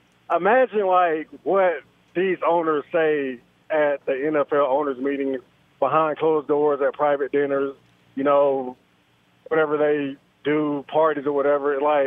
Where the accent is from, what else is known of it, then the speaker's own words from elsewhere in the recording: Alabaster, Alabama, United States; I'm originally from Alabaster, Alabama.